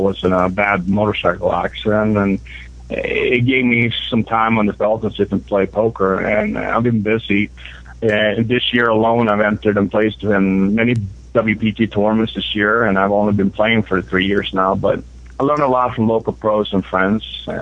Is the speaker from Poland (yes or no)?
no; Sweden; I'm from Sweden originally, and in Sweden, one of the pastimes when you grow up was to, of course, sit around with the family and play poker